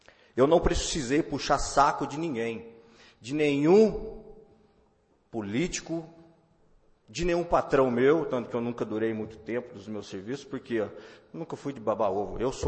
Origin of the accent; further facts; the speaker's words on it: Muzambinho, Minas Gerais, Brazil; born there; Em 2004, eu fui para São Paulo. Então, um detalhezinho. Nasci em Muzambinho. Tenho 33 anos.